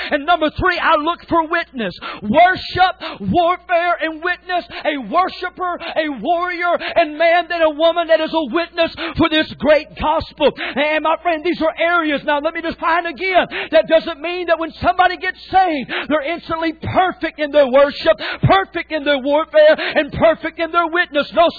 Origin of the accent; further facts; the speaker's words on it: North Carolina, United States; I'm from North Carolina where everybody waves hello, and everybody says good morning.